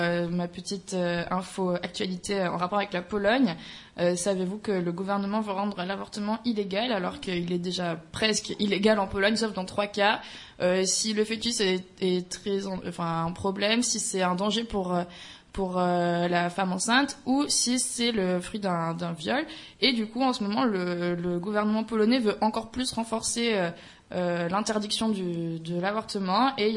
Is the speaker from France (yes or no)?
yes; France; accent: French; Désolée pour mon accent français, je ne parle pas très bien biélorusse.